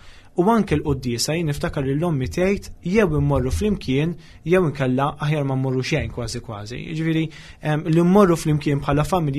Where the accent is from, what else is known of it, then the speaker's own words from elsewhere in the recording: Rabat, Gozo, Malta; Jien naħseb bħala tfulija kienet tfulija normali, fis-sens li qabel kollox jiena minn Rabat. Noqgħod ġo area li miliex li hija żviluppata, qed nitkellem mal-erja taċ-ċawla.